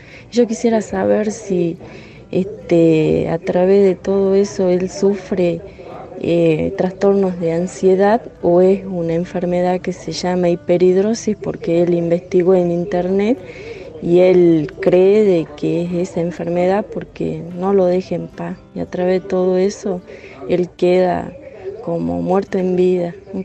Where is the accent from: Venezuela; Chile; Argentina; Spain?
Argentina; San Salvador de Jujuy, Jujuy; Soy de San Salvador de Jujuy